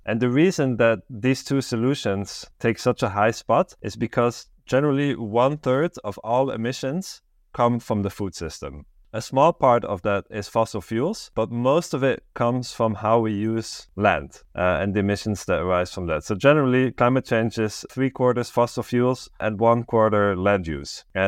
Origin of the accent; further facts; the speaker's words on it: Switzerland; now in Amsterdam, Netherlands; I live in Amsterdam in the Netherlands, but I grew up in Switzerland, although I did have Dutch parents.